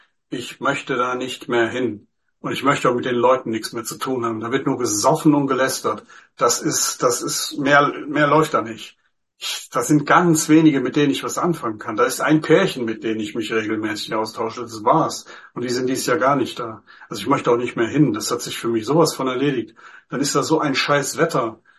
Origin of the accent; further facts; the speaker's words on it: Rhineland-Palatinate, Germany; Ich komme aus dem Westerwald, da hat es auch nur geregnet.